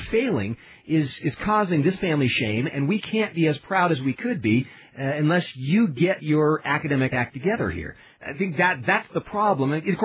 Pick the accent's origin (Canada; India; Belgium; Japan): Japan; I grew up in these societies. I grew up in Japanese society, and there is precious little love in families in Japan.